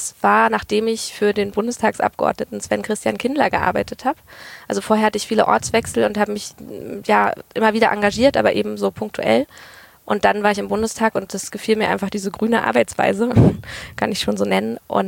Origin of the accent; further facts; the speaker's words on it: Berlin, Germany; erstmal habe ich in Hohenschönhausen mit meiner Mutter gewohnt und dann sind wir, als ich 12 war, nach Freiburg gezogen, Freiburg im Breisgau am anderen Ende Deutschlands und dann auch recht bald in einen Vorort, der nur 3000 EinwohnerInnen hat